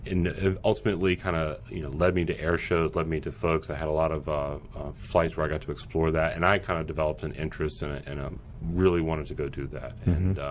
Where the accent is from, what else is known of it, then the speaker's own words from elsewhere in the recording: Richmond, Virginia, United States; I'm from Richmond, Virginia. Went to Virginia Tech.